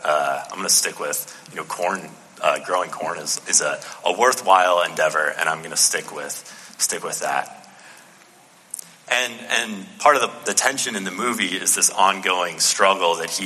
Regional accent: Illinois, United States; I'm from Illinois, so like we make a lot of Iowa jokes there

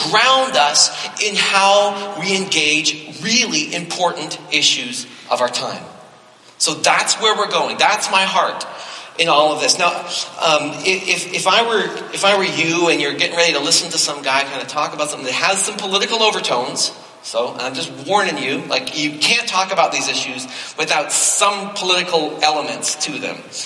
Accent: Canada; Now, I was born and raised in Canada.

